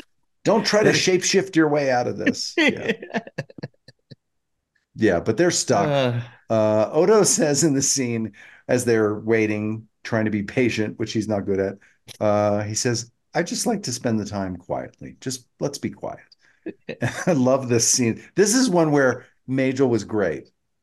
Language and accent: English; Georgia, United States; That's because you grew up in Memphis and I grew up in Georgia.